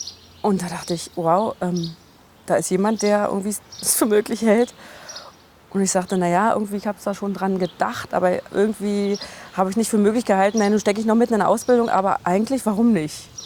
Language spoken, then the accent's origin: German; Belzig, Brandenburg, Germany; eben in Belzig, wo ich herstamme.